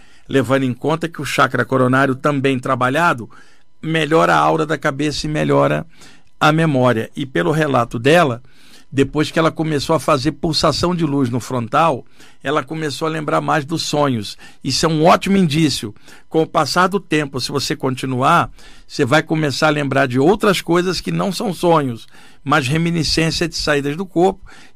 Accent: Rio de Janeiro, Brazil; now in São Paulo, Brazil; Eu falo isso com tristeza, porque eu sou do Rio, mas São Paulo é o motor do país. Eu te falo como alguém que é carioca e mora em São Paulo.

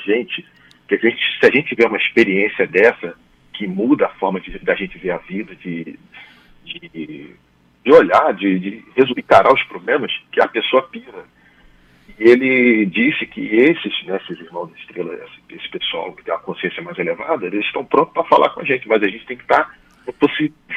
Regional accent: Brazil; born there; sei um pouquinho o porquê de eu estar aqui encarnado no Brasil.

